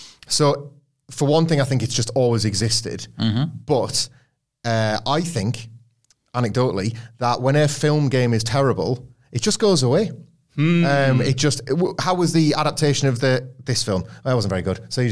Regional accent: Scarborough, Yorkshire and the Humber, United Kingdom; I grew up near Scarborough, so there was lots of arcades I could access.

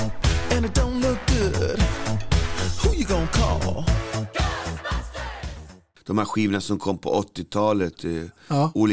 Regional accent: Stockholm County, Sweden; Jag är glad att jag växte upp på Albyberget där jag kom ifrån.

